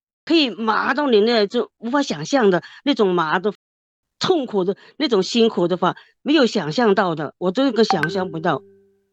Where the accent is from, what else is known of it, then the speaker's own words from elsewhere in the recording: Hong Kong; 我来自香港啊。